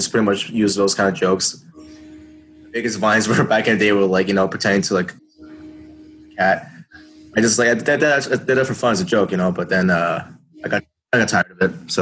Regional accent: Montreal, Quebec, Canada; also born or lived in Edmonton; now in Toronto, Canada; Actually, I was born in Canada, but born in Edmonton, moved to Montreal, grew up most of my time in Montreal, and then moved to Toronto here about like 3 years ago.

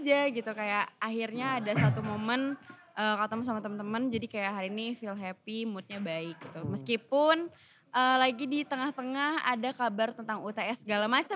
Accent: Bandung, West Java, Indonesia; Aku Bandung, aku asal Bandung. Asli sini ya pokoknya Bandung tuh.

